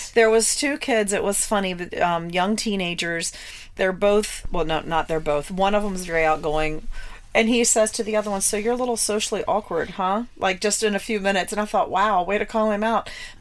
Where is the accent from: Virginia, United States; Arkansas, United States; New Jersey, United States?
Virginia, United States; We're from Virginia.